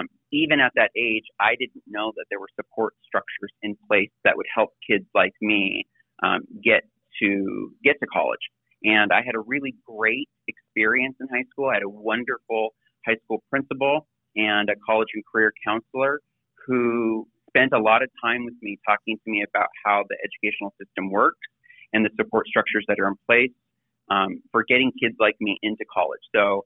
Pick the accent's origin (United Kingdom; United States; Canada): United States; Seattle, Washington; So I grew up in Seattle, and I grew up in a home that, for lack of better words, just, I would say, my parents didn't graduate from high school.